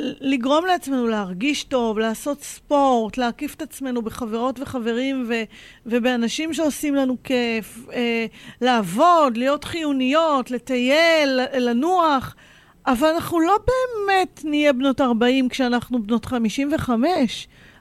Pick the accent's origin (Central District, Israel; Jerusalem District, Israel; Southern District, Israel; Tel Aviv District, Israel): Tel Aviv District, Israel; Pardes Katz; אני גדלתי איתה בבית של סבא וסבתא שלי בפרדס קץ.